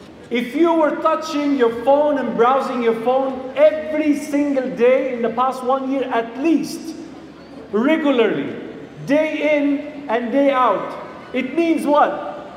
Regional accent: Egypt; I am originally from Egypt, yeah?

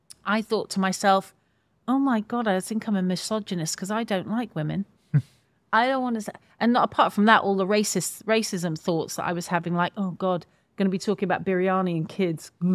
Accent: United Kingdom; And what the Iraq War did was it wrecked our version of ourselves as British people.

